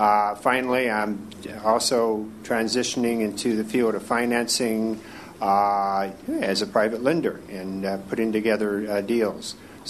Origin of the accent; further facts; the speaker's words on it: San Francisco, California, United States; I'm from San Francisco and represent the disabled community at large.